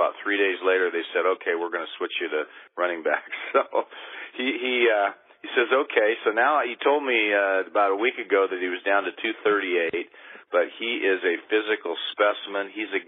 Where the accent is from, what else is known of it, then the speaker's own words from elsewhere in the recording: Corvallis, Oregon, United States; now in Portland, United States; I live in Portland, so I'm only down there once a week or so, and however, I grew up in Corvallis, but that was many years ago